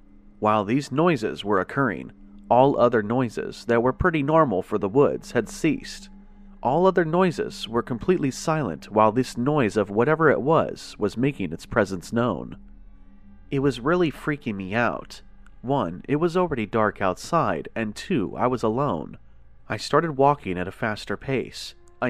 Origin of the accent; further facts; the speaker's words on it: Florida, United States; I am born and raised in Central Florida.